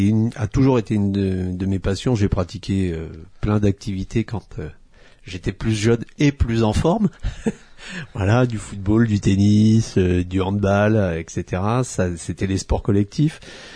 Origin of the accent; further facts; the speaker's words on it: Auvergne-Rhône-Alpes, France; Donc, puisque quand on est auvergnat, c'est quand même aussi... c'est quand même aussi deux points essentiels.